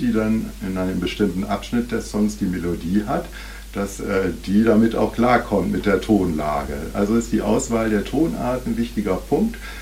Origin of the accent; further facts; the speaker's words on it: Neuenhaus, Lower Saxony, Germany; Ja, in meiner Heimatgemeinde Neuenhaus gibt es seit Mitte der 90er Jahre